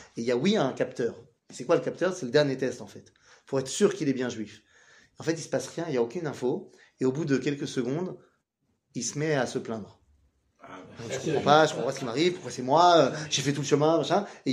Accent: Poland; Bon, je suis polonais, n'oublie pas.

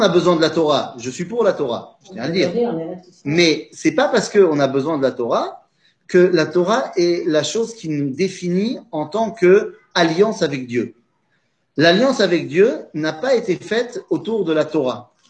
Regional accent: France; nous, on a grandi en France.

